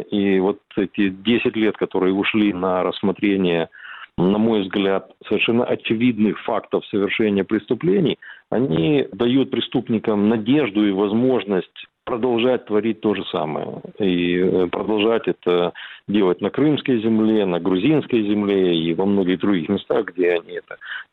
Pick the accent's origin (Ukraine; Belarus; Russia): Ukraine; Crimea; Ну, я крымчанин по матери в седьмом поколении. Я не только родился в Крыму, я там длительное время работал